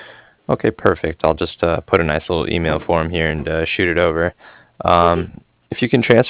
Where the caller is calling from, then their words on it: Cardiff, Wales, United Kingdom; I'm calling from Cardiff